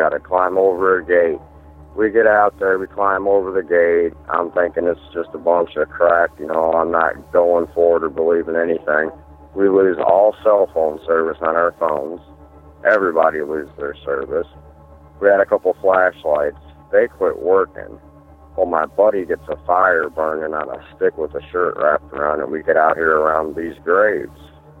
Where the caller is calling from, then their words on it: Port Clinton, Ohio, United States; calling from Port Clinton, Ohio.